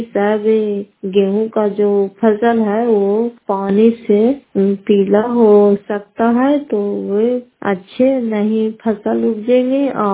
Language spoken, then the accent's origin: Hindi; Bihar, India; घर फतेहपुर पंचायत माकरौता जिला नालंदा करार ससुराल प्रखंड की निवासी हूँ।